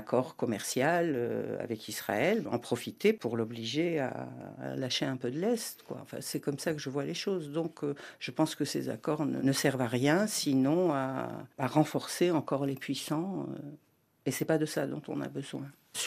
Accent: Morocco; born there; Et le Maroc, qui est à la fois mon pays natal

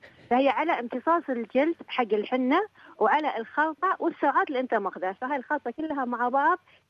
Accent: Bahrain; وهي طابع يعني أمثوي أكثر احنا عندنا في البحرين

